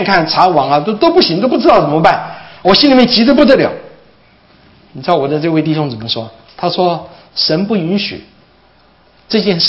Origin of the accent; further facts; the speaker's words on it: Taiwan; 我在台湾长大